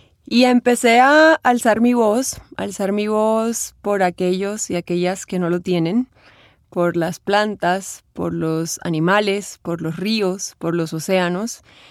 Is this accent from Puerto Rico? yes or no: no; Santa Marta, Magdalena, Colombia; also born or lived in Bogotá; con mi tierra, con mi esencia, con ese lugar que me vio crecer, que es Santa Marta. Ahí tuve la oportunidad de vivir mis primeros 16 años de vida, aunque nací en Bogotá, crecí desde los 6 meses en Santa Marta.